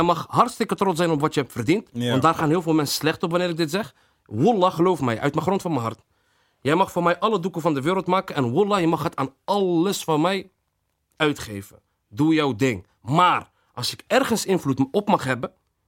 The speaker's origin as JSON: {"language": "Dutch", "town": "Rotterdam", "region": "South Holland", "country": "Netherlands", "tie": "born or raised there", "said": "Is gewoon waar ik ben opgegroeid, waar ik alles heb gedaan. Gewoon Rotterdam, maar Rotterdam eigenlijk helemaal."}